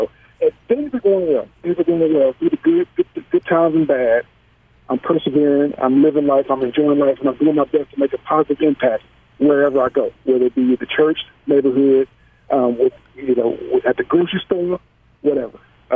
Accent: Kansas City, Missouri, United States; I'm from Kansas City, the hood of Kansas City, Missouri. I was 39th Street near that Zarda factory with the big cow in front of it.

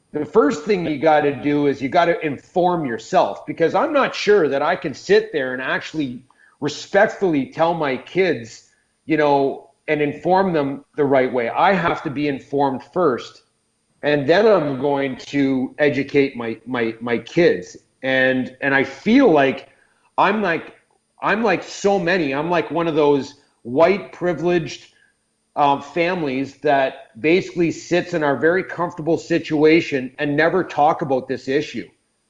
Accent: North Bay, Ontario, Canada; I grew up in North Bay, Ontario, in Northern Ontario. I didn't see any black people in my hometown.

